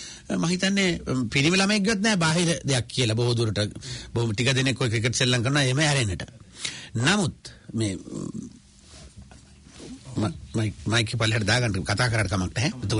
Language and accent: Sinhala; Duravila, Central Province, Sri Lanka; born there; මහනුවර දිස්ත්‍රික්කයේ මැදදුම්බර මැදසීපැත්තේ සදසි දුරවිල කියන ග්‍රාමයේ ඉපදිච්ච මිනිස්සෙක්.